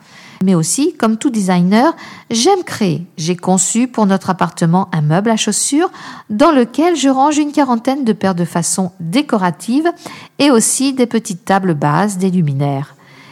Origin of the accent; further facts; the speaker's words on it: Beaumont-Saint-Cyr, Nouvelle-Aquitaine, France; comme j'ai grandi à Beaumont-Saint-Cyr avant de partir faire mes études, je savais où je mettais les pieds.